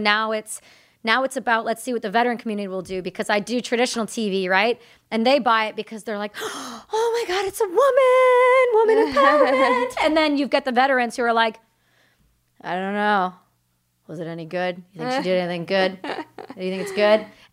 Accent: Canada; because I'm Canadian.

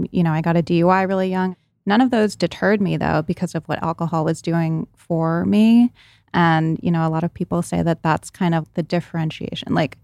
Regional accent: Rhode Island, United States; I grew up in Rhode Island and I went to high school in Providence and a lot of my friends went to Brown.

